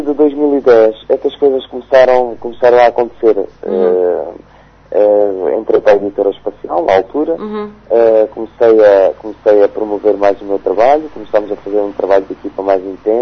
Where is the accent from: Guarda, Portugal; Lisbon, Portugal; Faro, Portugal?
Lisbon, Portugal; now in Aveiro, Portugal; e sexta-feira vim de Lisboa, ou seja, sou de lá, moro em Aveiro, mas ando sempre de um lado para o outro.